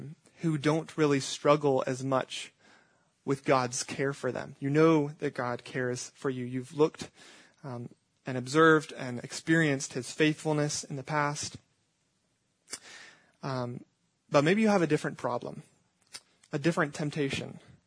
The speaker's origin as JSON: {"language": "English", "town": "Atlanta", "region": "Georgia", "country": "United States", "tie": "born or raised there", "lives_now": "Greenville, United States", "said": "I have a friend in Greenville, South Carolina, where I came from the last 4 years. I was growing up in Atlanta, Georgia"}